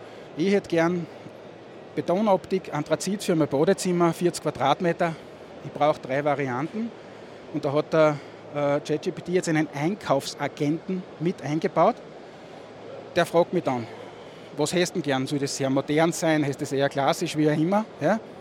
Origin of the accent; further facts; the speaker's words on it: Styria, Austria; accent: Murtal dialect; sogar in meinem Murtaler Dialekt.